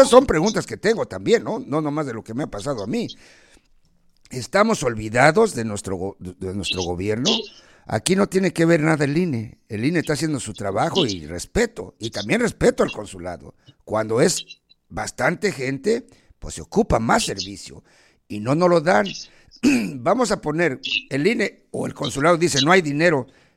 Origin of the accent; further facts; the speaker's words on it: Mexico; porque somos mexicanos, mandamos mucho dinero a nuestra familia